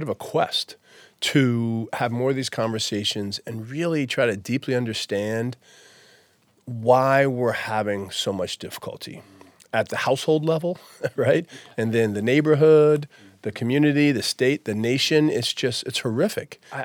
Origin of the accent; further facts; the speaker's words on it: Burlington, Vermont, United States; I'm 58 years old. Burlington, Vermont is where I'm from.